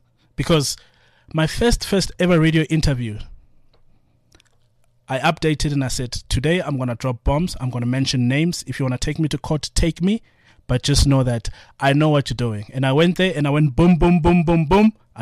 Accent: Atteridgeville, Gauteng, South Africa; Attridgeville.

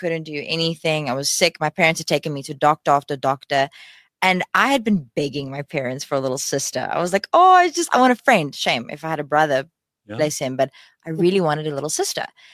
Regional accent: Witbank, Mpumalanga, South Africa; So I grew up in Witbank and needless to say, I'm actually proud of it.

